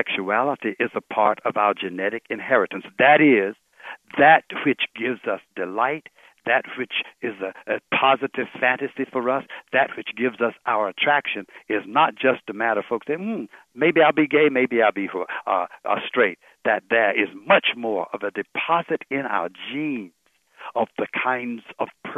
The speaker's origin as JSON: {"language": "English", "region": "Bible Belt", "country": "United States", "tie": "born or raised there", "said": "I grew up in the Black Pentecostal Church in the Bible Belt"}